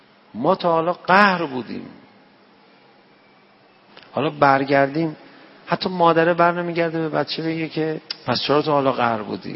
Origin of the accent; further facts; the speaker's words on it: Tehran, Tehran Province, Iran; من که مثلا بچه تهرانم